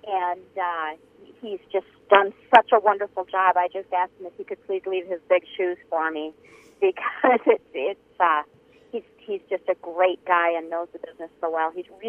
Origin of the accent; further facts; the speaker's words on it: Minneapolis, Minnesota, United States; now in Grand Rapids, United States; No, I did not live in Duluth. I grew up in Minneapolis.